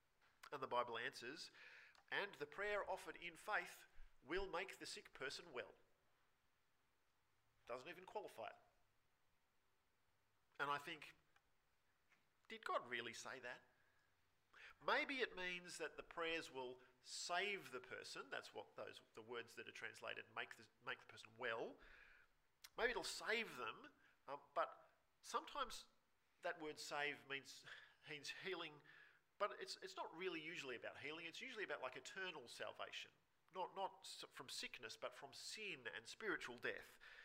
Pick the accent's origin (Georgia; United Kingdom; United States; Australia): Australia; See, this passage makes me uncomfortable because I'm an Australian and I live with a bunch of Australians